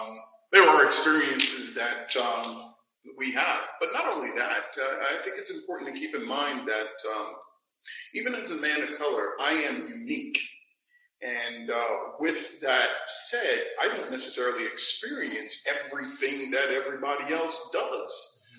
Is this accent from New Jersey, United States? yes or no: no; New York, United States; as a man growing up in Harlem, either I was just blind or ignorant, but I never had any racist interaction necessarily with people.